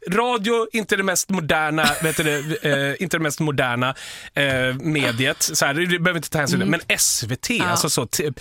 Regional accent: Stockholm, Stockholm County, Sweden; folk som lyssnar som inte är från Stockholm, som, alltså ifall de tyder mig som stockholmare på hur jag pratar

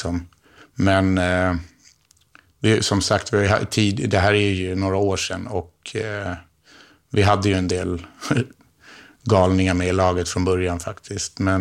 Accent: Sundbyberg, Stockholm County, Sweden; han är ju som mig också född och uppvuxen här i Sumpan

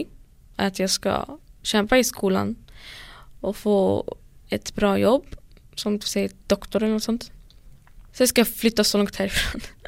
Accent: Iraq; Jag kommer från Irak.

